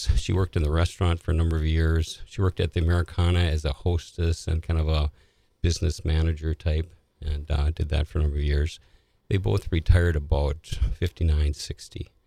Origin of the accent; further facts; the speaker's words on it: St. Cloud, Minnesota, United States; born there; I was born in the St. Cloud Hospital, January 12, 1956.